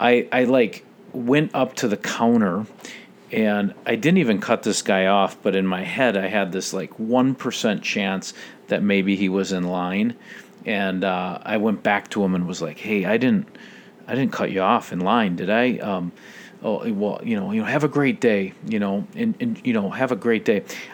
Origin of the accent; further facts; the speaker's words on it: Edina, Minnesota, United States; I grew up in Edina and this is the epicenter.